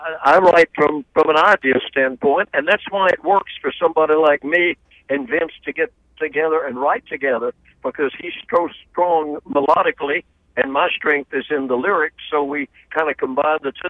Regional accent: Columbia, South Carolina, United States; born there; I was born in Columbia, South Carolina, just almost in the shadow of the university over there.

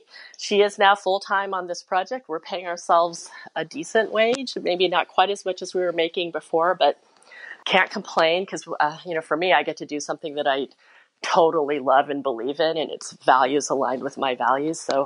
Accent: Kansas City, United States; also born or lived in South Korea; now in New York City, United States; I am in Brooklyn, New York City, a borough that I love. I was born in Korea and I grew up in Kansas City. My family immigrated when I was an infant

